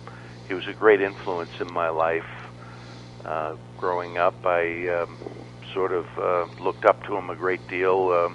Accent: Ramsey, New Jersey, United States; He was a borough councilman in my hometown of Ramsey, New Jersey.

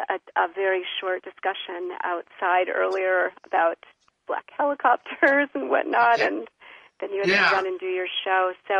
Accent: Seattle, Washington, United States; And so I'm from the Seattle area, and I am an author and a teacher and a spellbreaker, I call myself.

